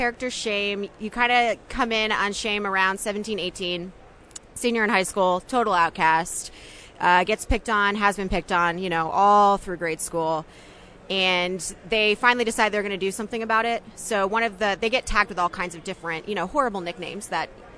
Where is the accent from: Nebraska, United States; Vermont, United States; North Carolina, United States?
Vermont, United States; also born or lived in Texas; I'm originally from Vermont. That's where I was born. My whole family's from there. My mom ended up moving us all down to Texas